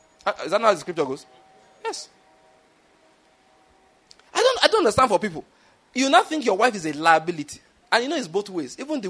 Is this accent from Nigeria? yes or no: yes; Ondo, Nigeria; I am from Ondo State. The only language we have in common, physically speaking, is English language.